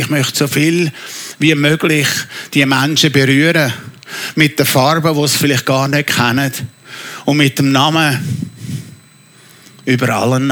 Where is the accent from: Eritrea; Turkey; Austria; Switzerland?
Switzerland; Als eine Einzelperson, als eine Gemeinde, als ein Teil vom Talkessel, als ein Schweizer, als ein Europäer